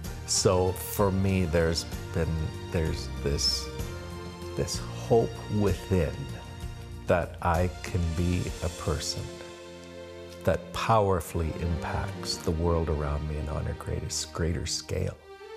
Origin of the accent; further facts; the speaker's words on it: Calgary, Alberta, Canada; I'm from Calgary, Alberta, Canada.